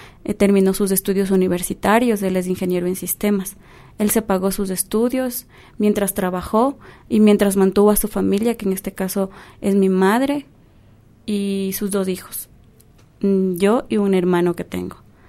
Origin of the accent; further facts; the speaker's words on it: Cevallos, Tungurahua, Ecuador; Yo vengo de la provincia de Tungurahua, del cantón Ceballos específicamente, uno de los cantones más pequeños del Ecuador, y el cantón más pequeño, obviamente, de la provincia de Tungurahua.